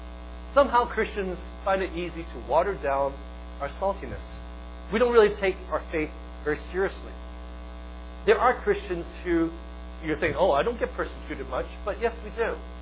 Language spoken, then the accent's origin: English; Hong Kong; I remember when I was growing up in Hong Kong, it was a very humid place